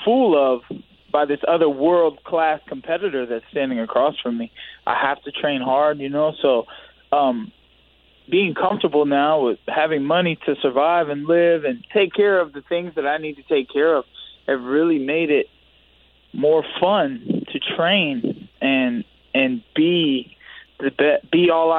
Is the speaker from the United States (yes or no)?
yes; Flint, Michigan, United States; also born or lived in Orlando, Florida; I was born in Flint. And since, like, the second grade, I've come back and forth between my mom and dad, between Flint and Orlando or Apopka.